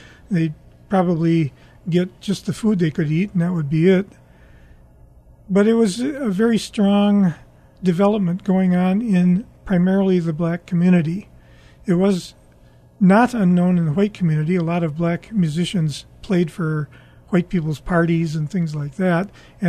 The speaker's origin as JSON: {"language": "English", "region": "Minnesota", "country": "United States", "said": "We're both from Minnesota originally and back in Minnesota happily."}